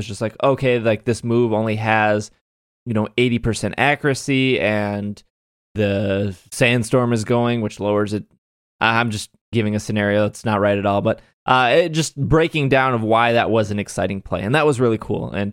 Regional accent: United States; I'm from America, so I'm going to root for the American.

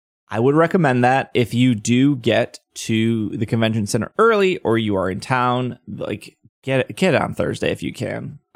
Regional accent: Miami, Florida, United States; I'm from Miami.

